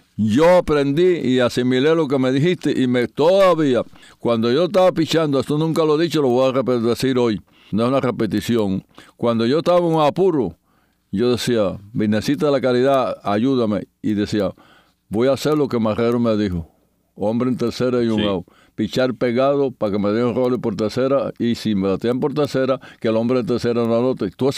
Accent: Victoria de Las Tunas, Las Tunas, Cuba; Tú sabes que yo soy de Vitorio y Las Tunas, ¿no?

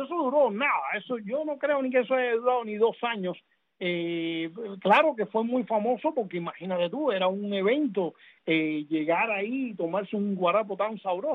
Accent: Punta Brava, Havana, Cuba; Yo recuerdo, porque yo soy de Punta Brava y llegaba de la escuela

